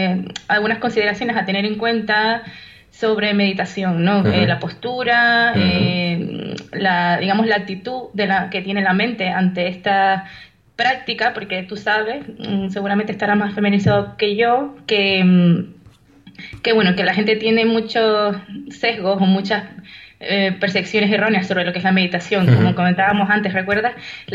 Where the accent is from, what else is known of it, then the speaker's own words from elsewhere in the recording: Canary Islands, Spain; soy psicóloga, soy de Tenerife, vivo en La Laguna, una ciudad preciosa.